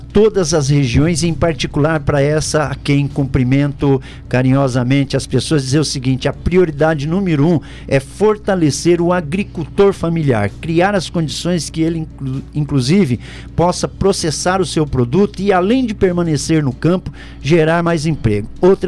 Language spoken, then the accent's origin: Portuguese; Umuarama, Paraná, Brazil; moved away as an adult; toda a população de Umuarama, terra onde eu me criei e vivi até os 19 anos.